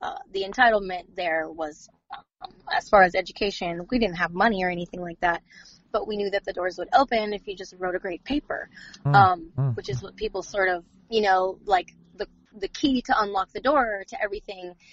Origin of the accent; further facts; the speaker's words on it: Anchorage, Alaska, United States; born there; I was born not here in Wasilla, but in Anchorage, which is just like 45 minutes away.